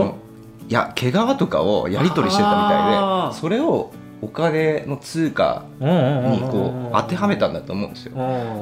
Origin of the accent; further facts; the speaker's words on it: Hitachi, Ibaraki, Japan; also born or lived in Neenah, United States; 日立の僕の実家、ピンポイントの実家と、鹿島市でピンポイントの住所、と僕が当時住んでたウィスコンシン州の、ニーナっていうところの住所